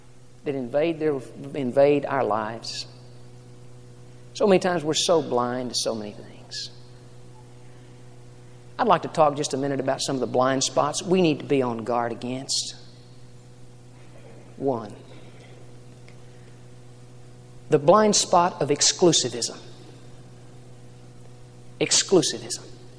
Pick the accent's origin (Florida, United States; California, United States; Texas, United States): Texas, United States; but I grew up in South Texas, and I want to tell you something.